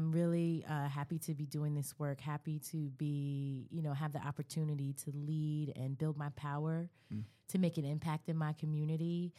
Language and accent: English; Long Island, New York, United States; No, in Long Island, okay. Queens, Long Island.